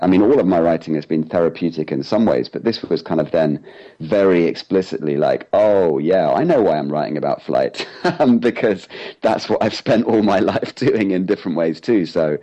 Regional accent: Yorkshire and the Humber, United Kingdom; born there; I was born in Yorkshire, which is a part of the UK, you know, sort of in the middle, I guess, but was very industrial, kind of very beautiful, kind of in the middle of nowhere in some ways.

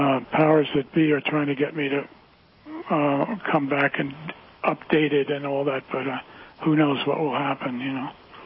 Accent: Hudson, New York, United States; he came to my hometown of Hudson, New York, and wanted to do a reading with me

